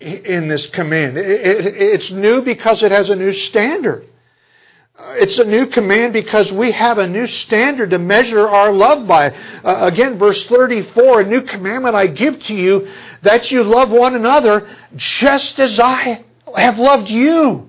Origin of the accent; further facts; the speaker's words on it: Midwest, United States; Now, I don't have any trouble with that as a Midwesterner.